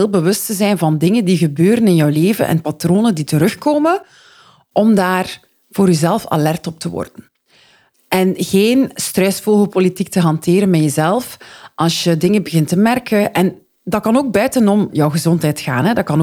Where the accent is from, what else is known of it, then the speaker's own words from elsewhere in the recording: Flanders, Belgium; En als Vlamingen worden we geleerd van door te zetten en niet op te geven